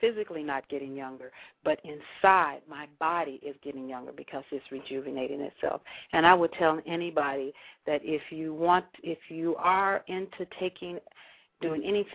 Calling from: Lithonia, Georgia, United States; I'm calling from Lithonia, Georgia. For those who don't know, that's in Atlanta, Georgia.

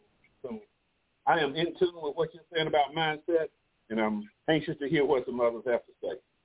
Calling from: Atlanta, Georgia, United States; I'm calling from Atlanta, Georgia suburbs.

